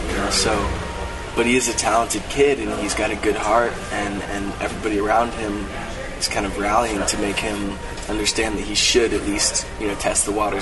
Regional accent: California, United States; it takes place in East Texas, and I'm from Northern California.

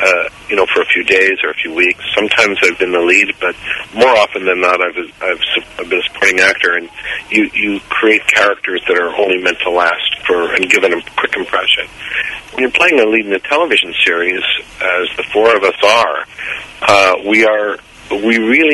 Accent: Canada; Also because I'm Canadian originally, and it was Canadian.

